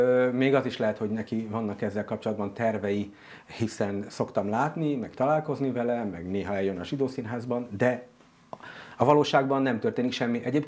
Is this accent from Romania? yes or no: no; Israel; Ráadásul így izraeliként is ezt így már megszoktam.